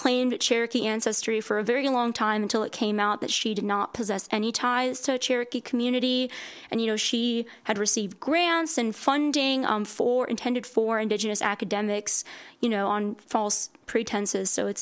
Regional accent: Siberia, Russia; I'm not indigenous to Turtle Island, but I am an indigenous woman. I'm from Siberia.

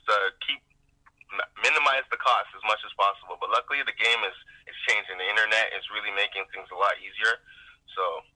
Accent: Montreal, Quebec, Canada; I don't know about bigger, but because I'm from Montreal, Toronto people that's listening, you guys aren't going to be too angry here, but yes, I think Montreal is better.

